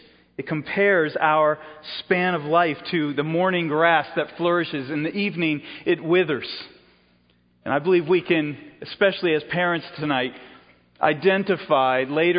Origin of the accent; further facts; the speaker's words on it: Sarasota, Florida, United States; Our family will often vacation where I grew up in Sarasota, Florida.